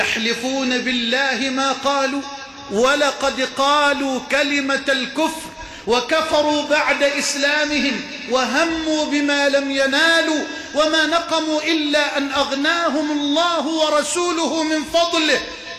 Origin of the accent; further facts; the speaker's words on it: Egypt; اللهم اجعل بلدنا مصر واحة للأمن والأمان